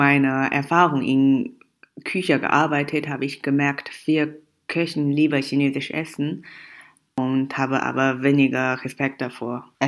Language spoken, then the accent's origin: German; Xinjiang, China; Zum Beispiel, wo ich herkomme, Xinjiang, dort isst man ganz gerne Tomaten, Zwiebeln und Milchprodukte.